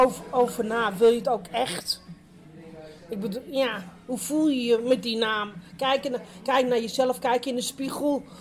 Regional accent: Greece; Ik ben ook Grieks, want mijn zus zegt ook vaak als we bonje hebben van, ja, je lijkt op je vader, je bent een echte Griekse.

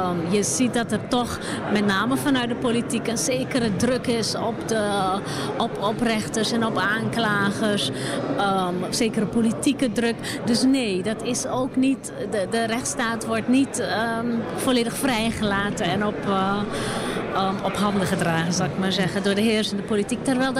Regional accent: Suriname; Ik heb zelf op school gezeten als klein meisje in Suriname.

